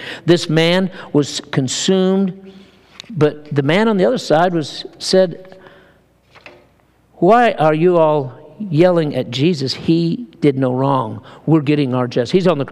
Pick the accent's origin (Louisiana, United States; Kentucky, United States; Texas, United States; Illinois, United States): Kentucky, United States; I come from Kentucky, and we think basketball is the deal.